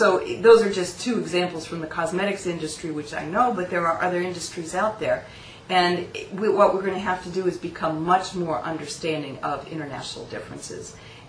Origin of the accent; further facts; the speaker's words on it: United States; I'm from the United States, and I can tell you, we do not do it well.